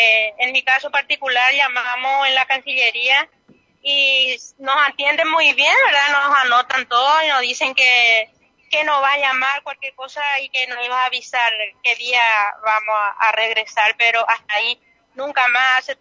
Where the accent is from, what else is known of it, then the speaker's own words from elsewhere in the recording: Ayolas, Misiones, Paraguay; Yo soy del Barrio Sirena y vine para verle a mi hija acá en la Argentina un rato nada más y me quedé varada.